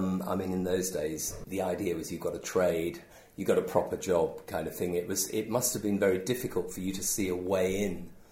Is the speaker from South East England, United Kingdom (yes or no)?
no; Bootle, North West England, United Kingdom; I was from Bootle, Liverpool. I don't know how I got posh, really.